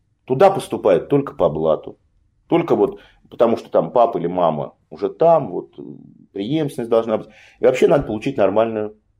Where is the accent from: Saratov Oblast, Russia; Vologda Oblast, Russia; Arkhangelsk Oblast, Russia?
Saratov Oblast, Russia; Volsk; я сам из Вольска, я приехал на каникулы